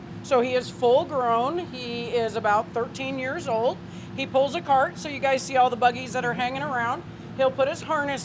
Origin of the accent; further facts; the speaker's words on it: LaGrange, Kentucky, United States; I'm from LaGrange, Kentucky.